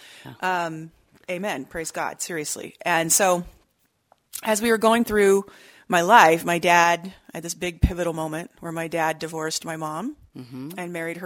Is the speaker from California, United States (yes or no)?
yes; California, United States; So I was raised in California, and my background is pretty abusive.